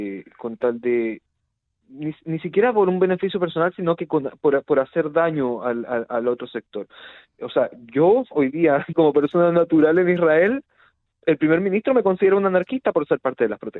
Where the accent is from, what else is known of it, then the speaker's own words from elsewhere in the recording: Chile; por lo menos para los que venimos de Latinoamérica, especialmente para los chilenos que conocemos cómo ha sido la protesta en Chile